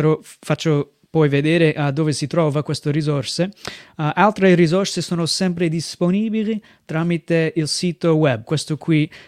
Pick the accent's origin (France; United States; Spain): United States; now in Mestre, Italy; vengo dagli Stati Uniti, sono missionario qui in Italia dal 2007